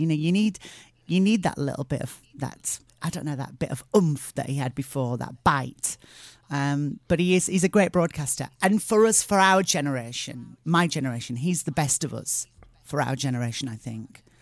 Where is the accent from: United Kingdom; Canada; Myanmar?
United Kingdom; Barnsley, Yorkshire and the Humber; I bought quite a few terraced houses and stuff in my hometown of Barnsley because I know the area and stuff.